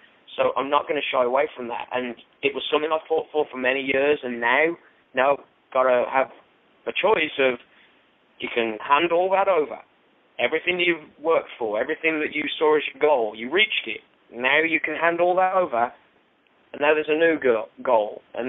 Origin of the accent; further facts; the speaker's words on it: England, United Kingdom; I remember growing up in England as an independent wrestler